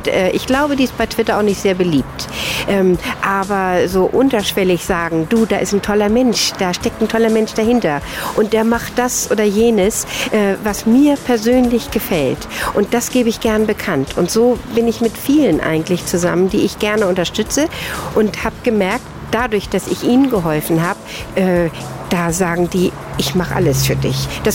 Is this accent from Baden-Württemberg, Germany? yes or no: yes; Stuttgart, Baden-Württemberg, Germany; du weißt, ich komme aus der Stuttgarter Gegend.